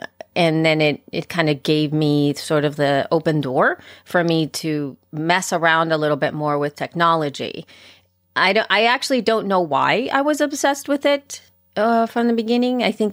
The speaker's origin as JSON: {"language": "English", "country": "El Salvador", "moved": "yes", "lives_now": "Los Angeles, United States", "said": "And I happened to be from El Salvador. So I was an immigrant from El Salvador, who was teaching yoga in LA, and I decided to make a podcast."}